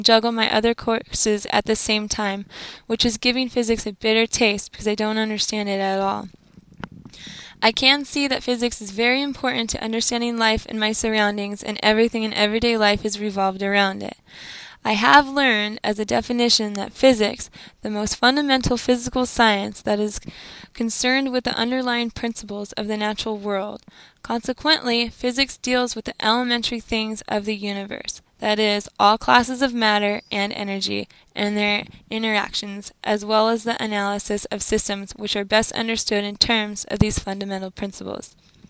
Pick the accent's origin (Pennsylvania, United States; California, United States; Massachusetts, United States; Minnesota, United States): California, United States; San Diego; I have lived in San Diego, California, my whole life, and Rancho Penasquitos has been my hometown since I was 3 years old.